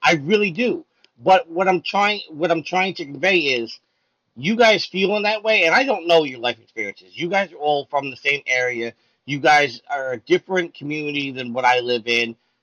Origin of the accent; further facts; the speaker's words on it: Staten Island, New York, United States; You have to go back to the place of my hometown, Staten Island, New York, with Eric Gardner.